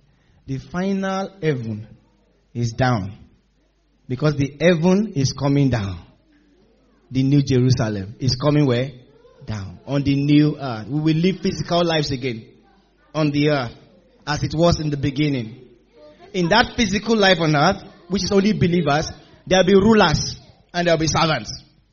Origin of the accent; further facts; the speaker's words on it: Nigeria; When I was growing up in Nigeria, and we used to hear about UK, and how, when I was growing up in Nigeria, every now and then, the electric power goes off.